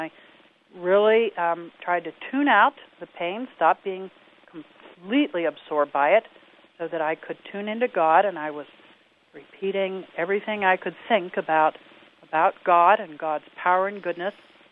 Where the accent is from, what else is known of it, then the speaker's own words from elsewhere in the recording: Midwest, United States; now in Nashville, United States; I had the privilege of growing up all over the Midwest. but we've been in Nashville, Tennessee now for, I guess almost 28 years.